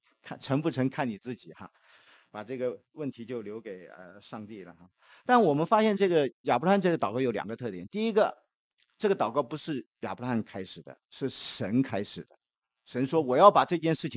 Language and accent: Chinese; Shanghai, China; 也有我们上海人、南方人的这个质